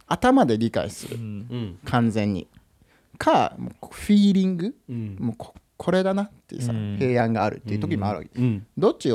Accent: Omiya, Saitama, Japan; 僕大宮出身で

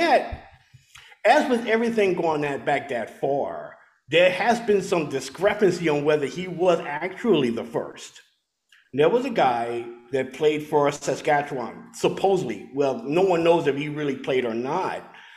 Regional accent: the South, United States; And growing up like you and I grew up and growing up in the South, football is a religion here.

